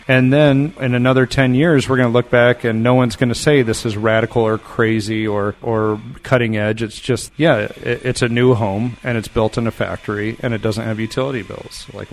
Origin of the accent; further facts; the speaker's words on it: New Mexico, United States; We're from New Mexico originally, and in New Mexico, they're drinking river water now, because the wells are going dry.